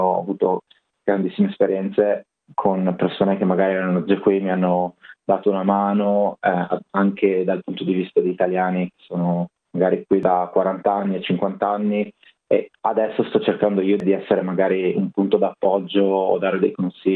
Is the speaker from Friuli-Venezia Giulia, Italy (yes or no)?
yes; Friuli-Venezia Giulia, Italy; dicono sempre che sono austriaco, dato che sono friulano.